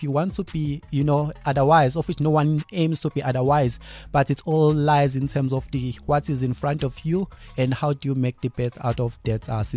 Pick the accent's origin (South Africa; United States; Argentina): South Africa; Wartburg, KwaZulu-Natal; I was born, this city is Pietermaritzburg. There's a place called Wartburg. So it's a German town. So it's like huge hectares of sugarcane farms.